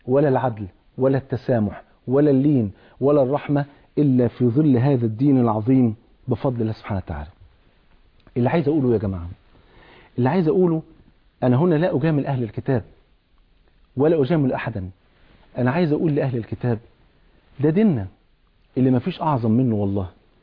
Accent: Egypt; واجبنا كمصريين واجبنا كمسلمين وكأهل كتاب

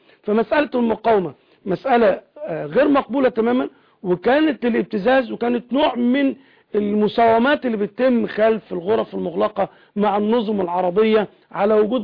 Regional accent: Egypt

